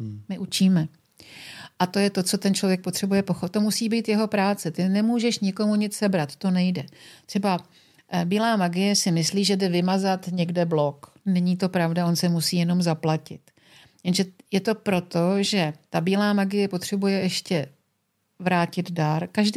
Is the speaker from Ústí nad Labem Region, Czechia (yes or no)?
yes; Teplice, Ústí nad Labem Region, Czechia; já nejsem odsaď, jsem z Teplic.